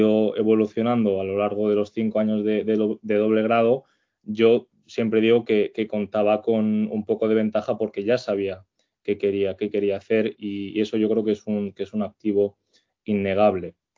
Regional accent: Jaén, Andalusia, Spain; Yo soy de Jaén.

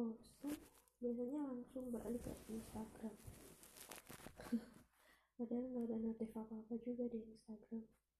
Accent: Java, Indonesia; Nah yang aku suka tuh, kan aku orang Jawa ya, aku juga follow salah satu akun

